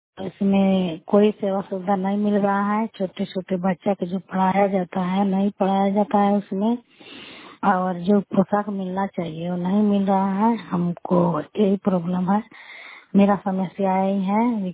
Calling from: India; मैं सरगतिया से बोल रही हूँ … मैं सरगतिया से बिलोंग करती हूँ

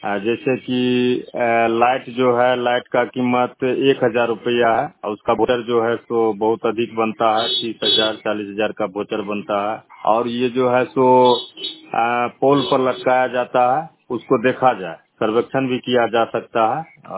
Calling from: Jhitki, Bihar, India; झिटकी, पंचायत पस्तवार, प्रखंड महसी, जिला सहरसा। कि मेरे गांव में

